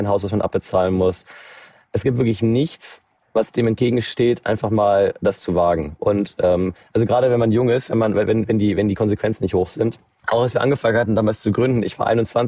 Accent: Bavaria, Germany; Also ich bin aufgewachsen in Bayern, ich habe eine Großfamilie

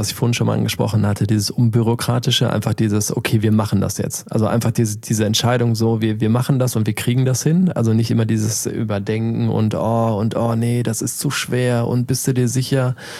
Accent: Germany; now in Shanghai, China; Also das ging für mich jetzt relativ leicht, weil ich als Deutscher sehr irgendwie gefragt war, ich weiß auch nicht.

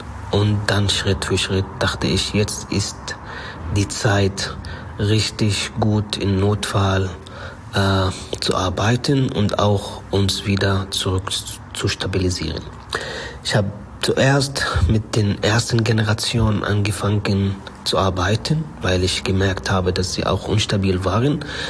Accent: Gaza Strip, Palestine; German is a second language; ich komme aus Palästina, aus Gazastreifen.

